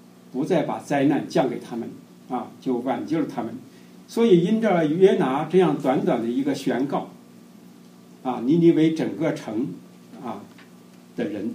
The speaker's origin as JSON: {"language": "Chinese", "country": "China", "moved": "yes", "lives_now": "United States", "said": "我们从大陆来的这个年轻人要认识神是非常的困难。我自己就是一个例子，我来美国以后，都到我2005年来美国"}